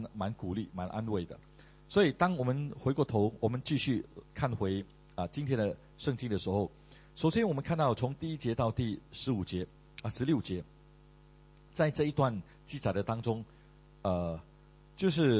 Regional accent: Malaysia; moved away; 因为很多马来西亚人就像我原先也是从马来西亚来的

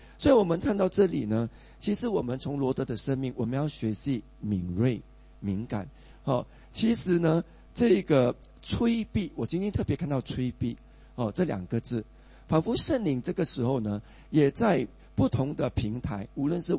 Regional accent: Singapore; 我们身为新加坡人住在这个土地

